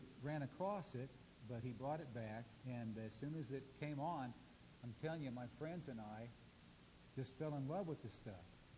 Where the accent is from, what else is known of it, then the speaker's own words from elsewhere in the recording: Fremont, Nebraska, United States; n high school growing up in Fremont, Nebraska